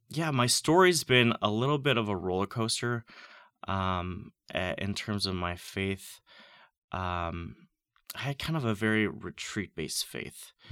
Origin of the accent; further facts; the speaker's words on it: Kansas City, United States; Yeah. Well, I grew up in Kansas City.